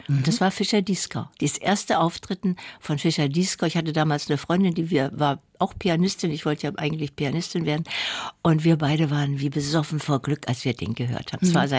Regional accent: Dessau, Saxony-Anhalt, Germany; Ich fuhr mit der Schule in meine Heimatstadt Dessau

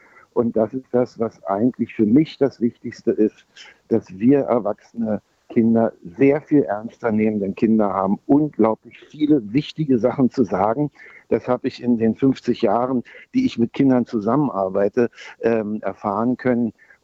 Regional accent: Berlin, Germany; Ich bin da am Schlesischen Tor groß geworden und das prägt einen für sein Leben.

